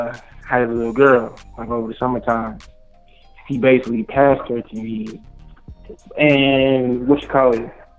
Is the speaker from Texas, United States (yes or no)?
no; Inglewood, California, United States; now in Atlanta, United States; I live in Atlanta, but I'm from Inglewood.